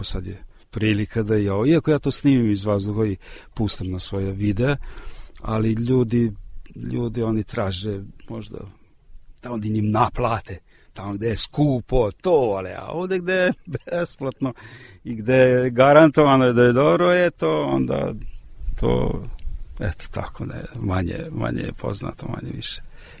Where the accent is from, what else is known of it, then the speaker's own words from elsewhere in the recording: Subotica, Vojvodina, Serbia; Pošto sam ja Subotičanin i to mogu reći da rođen sam u Subotici